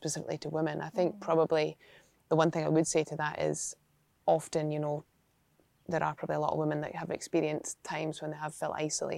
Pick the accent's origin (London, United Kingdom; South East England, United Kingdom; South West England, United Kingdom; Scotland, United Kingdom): Scotland, United Kingdom; I think it's a big thing about being Scottish. You want everyone to make sure they're included.